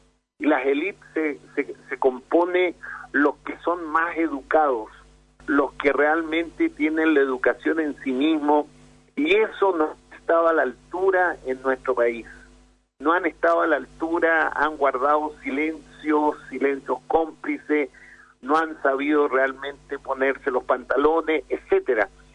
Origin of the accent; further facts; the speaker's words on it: Chile; en mi país, en nuestro Chile